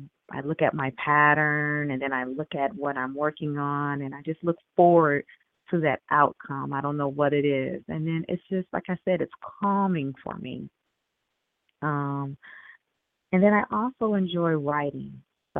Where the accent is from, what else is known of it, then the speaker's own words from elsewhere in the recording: the South, United States; I know I'm from the South, and I know in New York they don't really do that.